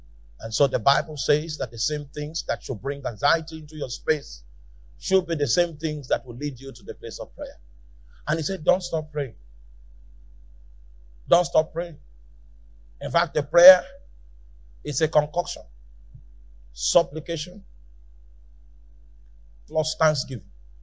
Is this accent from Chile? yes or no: no; Northern Nigeria, Nigeria; And I'm from Northern Nigeria.